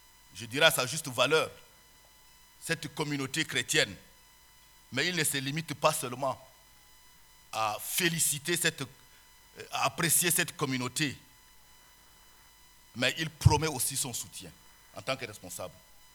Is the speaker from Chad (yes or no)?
yes; Chad; Ce n'est pas le même contexte que nous avons là-bas chez nous au Tchad.